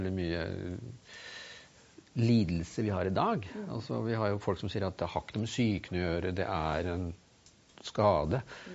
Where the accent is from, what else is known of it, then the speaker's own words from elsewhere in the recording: Innlandet, Norway; Men det klart at jeg kommer fra Østerdalen